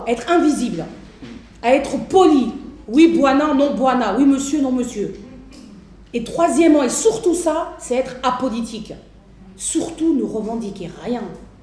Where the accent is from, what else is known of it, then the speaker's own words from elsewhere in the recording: France; moi je suis française, hein. Donc je suis française